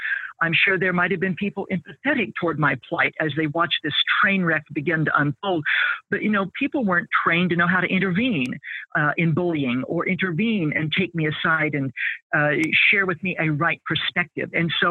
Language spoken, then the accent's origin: English; Midwest, United States; So like many people, I grew up in a broken home. I grew up in the American Midwest in a church culture with a church on every corner.